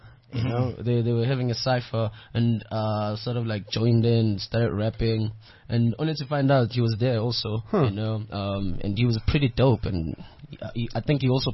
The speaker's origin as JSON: {"language": "English", "town": "Springs", "region": "Gauteng", "country": "South Africa", "tie": "born or raised there", "said": "I was born and raised in Springs. So I used to live in Springs"}